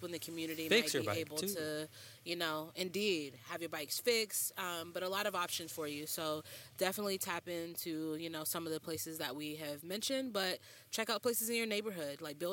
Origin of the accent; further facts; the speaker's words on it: South Carolina, United States; also born or lived in Washington, District of Columbia, United States / New Orleans / Atlanta; I grew up in South Carolina. I lived in DC in the Maryland area. I've lived in New Orleans. I lived in Atlanta.